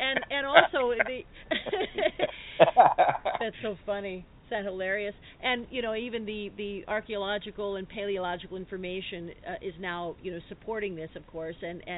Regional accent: Ireland; maybe I'm Irish, raised Catholic

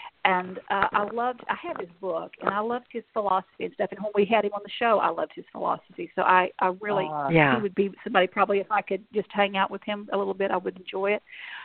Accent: Kentucky, United States; I'm all over the board because I grew up in Eastern Kentucky.

